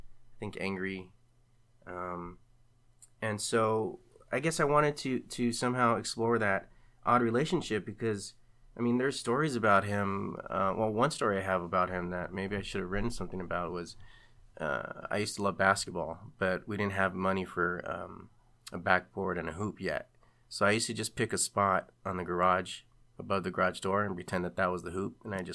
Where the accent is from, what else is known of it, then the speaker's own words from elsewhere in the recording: East Los Angeles, California, United States; I grew up in East LA. We lived in a house behind my grandfather's house, or rather my uncle's house where my grandfather lived.